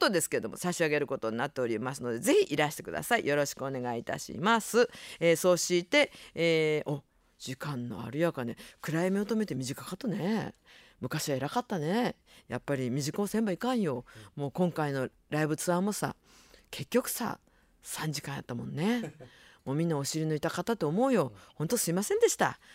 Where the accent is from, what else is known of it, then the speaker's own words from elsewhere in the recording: Nagasaki, Japan; accent: Nagasaki dialect; 私はですね、もちろん長崎弁で喋るわけなかけど